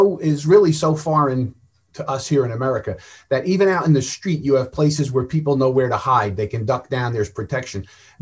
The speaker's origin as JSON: {"language": "English", "country": "United States", "said": "I'm an American."}